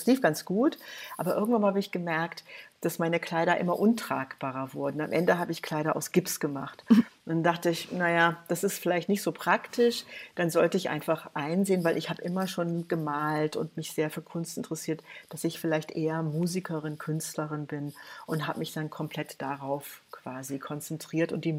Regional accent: United States; Checkpoint Charlie durften wir ja als Amerikanerin.

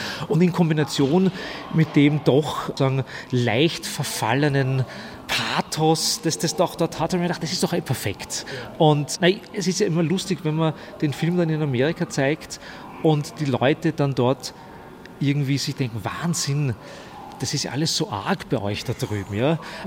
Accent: Stockerau, Lower Austria, Austria; Ich bin aus Stockerau, das ist eine kleine Stadt außerhalb von Wien. Das ist auch nicht weit weg von Wien. Es wirkt so irgendwie so wie tiefste Provinz oder so, aber das ist vielleicht 25 Kilometer von Wien.

